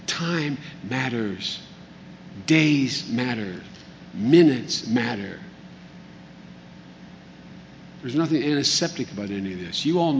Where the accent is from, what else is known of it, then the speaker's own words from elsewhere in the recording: Wilmington, Delaware, United States; to Hastings, Nebraska, to my hometown of Wilmington, Delaware.